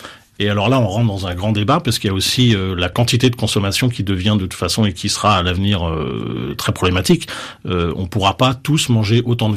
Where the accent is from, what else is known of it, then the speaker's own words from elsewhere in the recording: France; parce qu'on est issu de la France, hein, c'est notre pays.